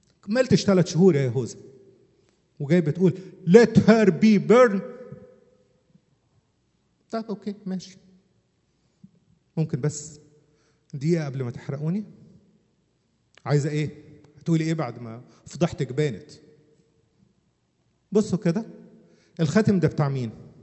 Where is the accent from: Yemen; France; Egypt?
Egypt; Upper Egypt; وش عندنا في الصعيد بيقولوا فجر، واحدة فجرية، فقرية، معلش أنا صعيدي